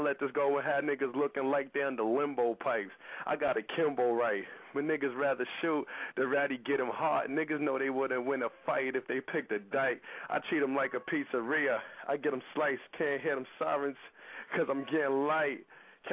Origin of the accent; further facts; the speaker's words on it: Far Rockaway, New York, United States; Well, I'm from Far Rockaway, man. I'm from the place. I'm from the home of … right down the beach, man.